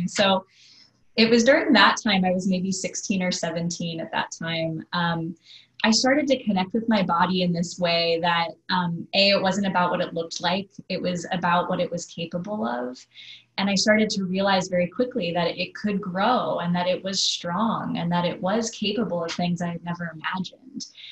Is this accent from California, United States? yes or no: yes; California, United States; I grew up in the Napa Valley, which, as many people would know, is, you know, an area that's known for wine and good food and, you know, beautiful produce living in Northern California.